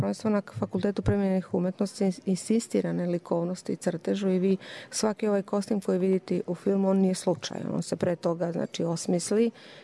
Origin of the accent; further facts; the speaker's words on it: Požega, Šumadija and Western Serbia, Serbia; Pa ja naravno nikad ne zaboravljam odakle sam. Ja sam iz Užičke Požege.